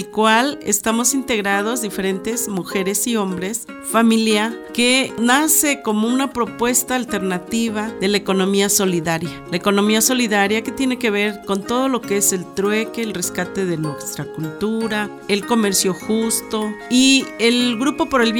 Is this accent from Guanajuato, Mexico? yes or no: no; Guerrero, Mexico; Yo soy de Guerrero, pero no soy indígena.